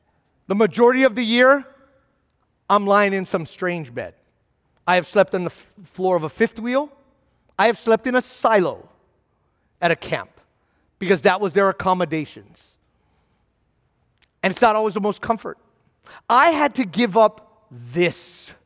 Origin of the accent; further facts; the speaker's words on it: Waipahu, Hawaii, United States; also born or lived in Kailua; I'm born and raised in Hawaii. First in Kailua for the first 8 years, and then Waipahu after that.